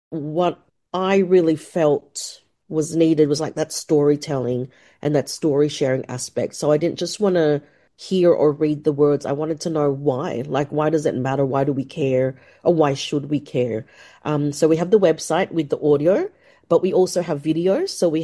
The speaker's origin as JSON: {"language": "English", "country": "Philippines", "first_language": "Ilocano", "second_language": "English", "said": "So I speak Ilocano as well, which is my mother language. It's a language from the Philippines."}